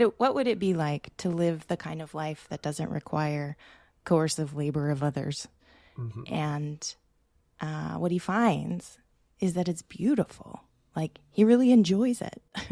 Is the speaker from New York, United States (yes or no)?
no; Florida, United States; now in Australia; I grew up in Florida, I'm a white settler from the United States. I live in Australia now on Wurundjeri and Drake country, where I'm grateful to live.